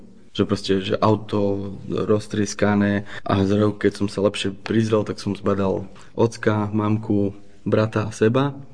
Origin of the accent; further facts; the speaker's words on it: Prešov, Prešov Region, Slovakia; pochádzam z Prešova. Mám 34 rokov, som manžel, otec, mám jedného syna.